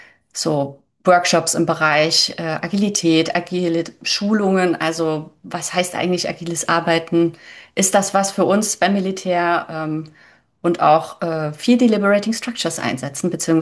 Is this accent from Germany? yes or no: yes; Leipzig, Saxony, Germany; Ich glaube … hat, sagen nur meine Eltern zu mir und das nur in Ausnahmefällen. Ich bin gebürtige Leipzigerin, wohne auch hier wieder, zum Glück seit 3 Jahren.